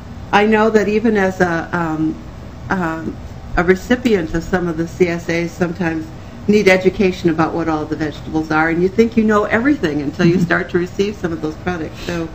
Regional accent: Minneapolis, Minnesota, United States; because I grew up in Southwest Minneapolis

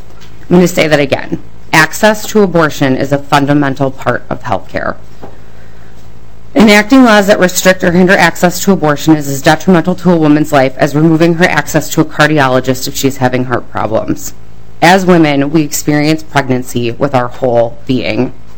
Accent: Minnesota, United States; As a Minnesotan and a woman, I implore you to respect my right to self-determination and autonomy

